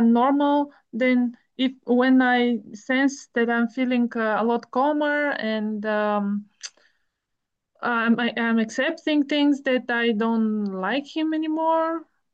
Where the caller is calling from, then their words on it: Bulgaria; So I'm calling from Bulgaria.